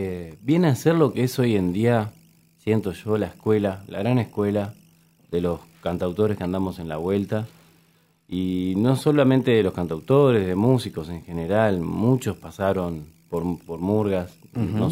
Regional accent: Montevideo, Uruguay; also born or lived in Dolores; soy de Dolores, soriano, allá nací. Me crié acá en Montevideo. Ajá. Si bien me crié acá, igualmente volví durante mi infancia a visitar a mis familiares allá. Tíos, abuelos, primos.

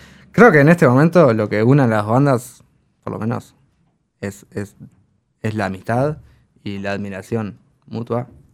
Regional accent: Maldonado, Uruguay; Yo soy de Maldonado

